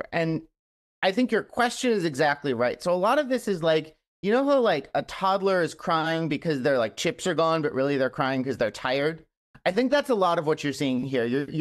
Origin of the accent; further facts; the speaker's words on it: Milwaukee, Wisconsin, United States; I have the exact same memories of you from growing up in Milwaukee, Wisconsin